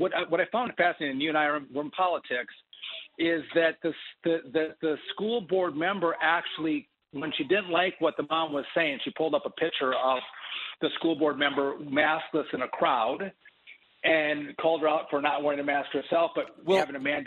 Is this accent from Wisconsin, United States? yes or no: yes; Wisconsin, United States; You might think I'm actually from Utah with 9 kids.